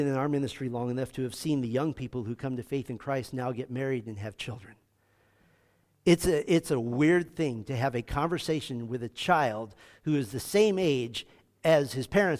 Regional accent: California, United States; In my home state of California, many of the leaders are so corrupt

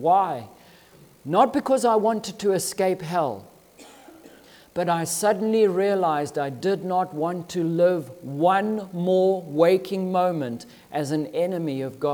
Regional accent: Zimbabwe; when I grew up in Zimbabwe, I grew up believing from the very bottom of my heart that I was a Christian.

